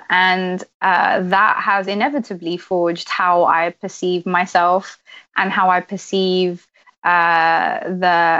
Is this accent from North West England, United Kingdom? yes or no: no; London, United Kingdom; being Franco-Irish, growing up in London with friends from all over the world.